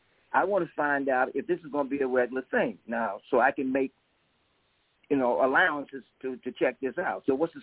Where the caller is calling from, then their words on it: Albuquerque, New Mexico, United States; Albuquerque, New Mexico.